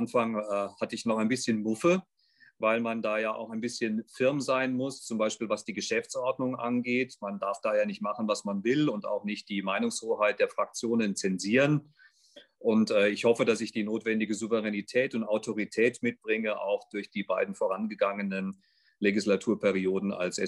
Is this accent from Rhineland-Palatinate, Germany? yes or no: yes; Rhineland-Palatinate, Germany; born there; 51 Jahre alt, gebürtiger Pfälzer. Ich habe einen 17-jährigen Sohn, bin evangelisch